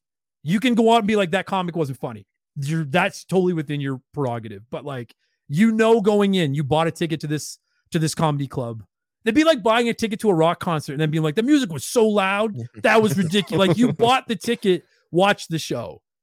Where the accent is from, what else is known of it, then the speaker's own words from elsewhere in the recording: Canada; I'm proud Canadian.